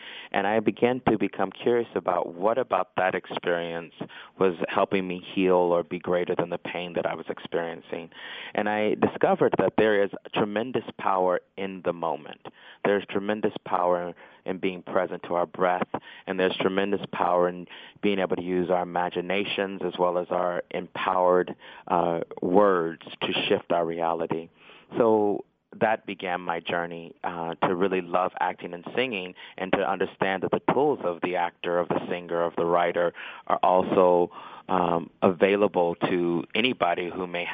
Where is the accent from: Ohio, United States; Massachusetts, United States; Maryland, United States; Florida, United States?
Ohio, United States; Dayton; I was born and raised in Dayton, Ohio for 18 years.